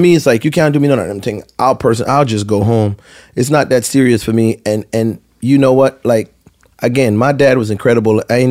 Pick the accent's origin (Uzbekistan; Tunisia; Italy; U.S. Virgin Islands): U.S. Virgin Islands; St. Thomas; yo, I'm from St. Thomas and I'm kind of awkward.